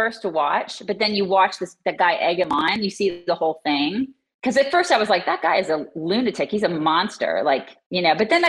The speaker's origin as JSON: {"language": "English", "country": "United States", "said": "I'm an American. And I believe in freedom."}